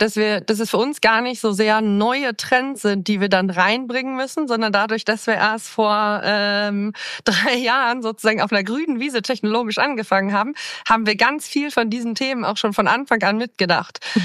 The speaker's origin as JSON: {"language": "German", "region": "North Rhine-Westphalia", "country": "Germany", "tie": "born there", "said": "Ich komme gebürtig aus dem Münsterland, vom Land tatsächlich."}